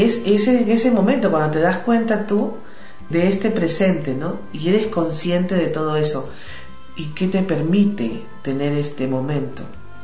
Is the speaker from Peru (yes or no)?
yes; Lima, Peru; Yo soy peruana, vivo en Lima, soy una terapeuta holística.